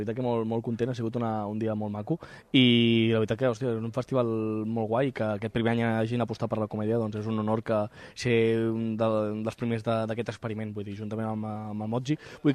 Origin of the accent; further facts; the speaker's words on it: Cunit, Catalonia, Spain; vull dir, sóc de Cunit.